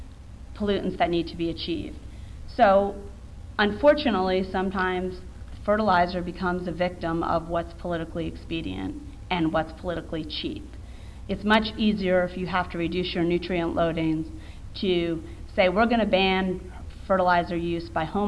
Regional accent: New York, United States; where I grew up in Long Island, New York.

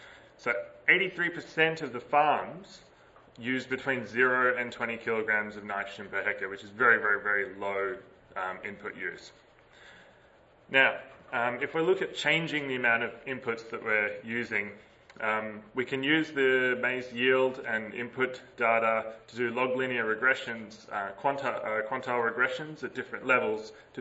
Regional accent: Australia; I come from Australia

